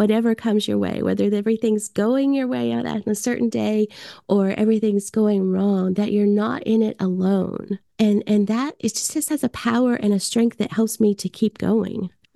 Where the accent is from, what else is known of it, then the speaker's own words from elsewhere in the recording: Nashville, Tennessee, United States; I'm from Nashville and love country music